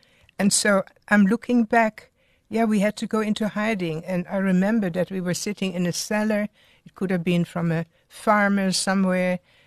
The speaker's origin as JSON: {"language": "English", "country": "Netherlands", "tie": "born or raised there", "said": "So I grew up in Holland, and then after the war, I remember a lot of British soldiers came to our house."}